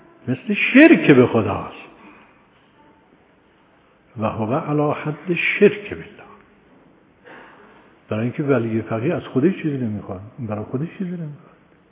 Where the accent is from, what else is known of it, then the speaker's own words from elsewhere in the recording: Iran; فهمید که من ایرانی هستم.